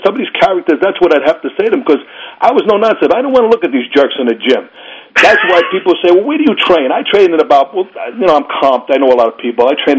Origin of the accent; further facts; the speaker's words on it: Bronx, New York, United States; I grew up in the Bronx in Morris Park.